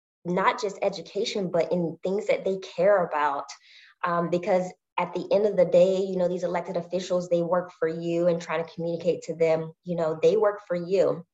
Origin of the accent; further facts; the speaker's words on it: North Carolina, United States; also born or lived in Virginia; Yeah, so I grew up in North Carolina. I was born in Virginia, and then my parents moved to North Carolina.